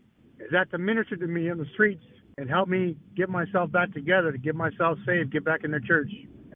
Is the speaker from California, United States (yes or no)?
yes; Tracy, California, United States; I'm from Tracy, California.